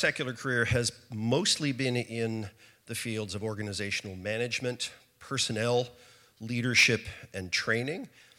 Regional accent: Nova Scotia, Canada; also born or lived in British Columbia; now in Toronto, Canada; I'm originally from Nova Scotia, but I moved to BC about 25 years ago.

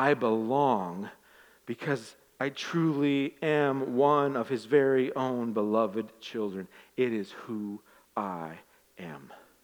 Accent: Ireland; I'm Irish, which means I have two emotions.

